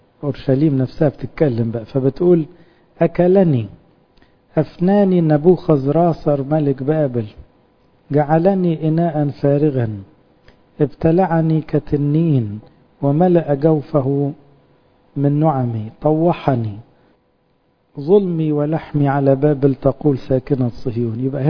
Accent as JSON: {"language": "Arabic", "region": "Upper Egypt", "country": "Egypt", "said": "يعني يستخبوا زي عندنا في الصعيد كده"}